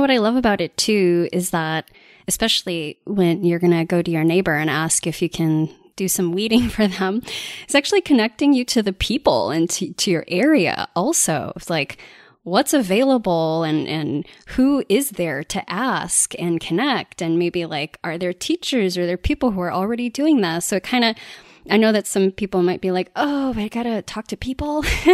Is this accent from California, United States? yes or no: no; Chicago, Illinois, United States; Because I grew up in Chicago, but you know I connected with plants in my grandmother's gardens.